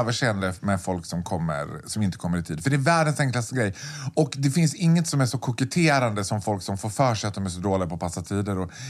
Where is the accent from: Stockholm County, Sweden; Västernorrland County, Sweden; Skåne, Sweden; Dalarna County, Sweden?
Dalarna County, Sweden; Borlänge; jag är född och uppvuxen i Borlänge och började jobba med smink.